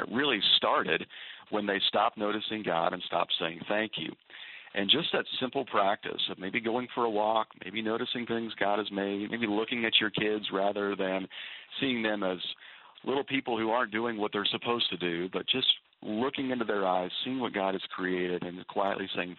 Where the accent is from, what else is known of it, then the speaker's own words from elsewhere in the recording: Midwest, United States; As we know, I come from the Midwest as well